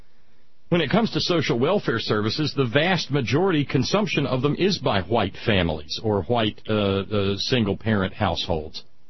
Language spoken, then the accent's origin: English; the South, United States; and as I know, having grown up in the South